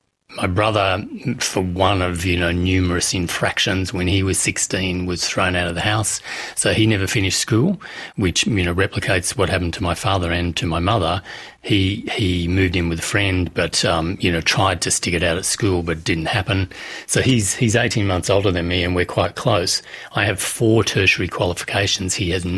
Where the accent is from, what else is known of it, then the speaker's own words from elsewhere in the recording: Brisbane, Queensland, Australia; And I grew up in Brisbane. The earliest thing I remember is Cooper's Plains. We had a corner store.